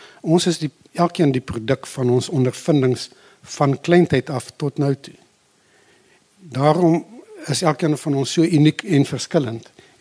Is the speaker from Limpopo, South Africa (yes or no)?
yes; Potgietersrus, Limpopo, South Africa; sien ek nou die plek daar waar my ma gebore is en waar ek as 'n kind in die bos rondgeloop het. Dis waar ek vandaan kom. Ek het op Potgietersrus skool gegaan.